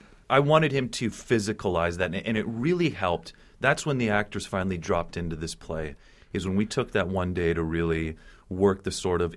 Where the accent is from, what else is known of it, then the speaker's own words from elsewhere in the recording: Florida, United States; when I grew up in Florida in the 80s and early 90s